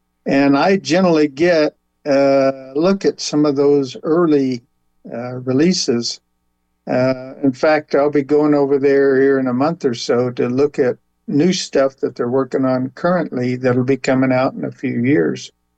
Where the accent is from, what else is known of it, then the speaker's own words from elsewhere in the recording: New Mexico, United States; now in Arizona, United States; I'm from New Mexico originally, and chili kind of got in my blood. I came over to southeastern Arizona